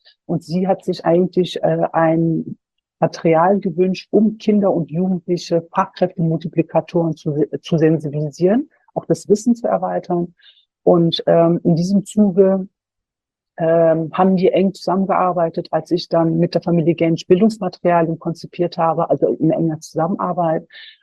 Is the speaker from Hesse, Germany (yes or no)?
no; Solingen, North Rhine-Westphalia, Germany; ich bin selber Solingerin. Ich bin gebürtige Solingerin und ich war damals 19 Jahre alt, als der Brandanschlag verübt wurde.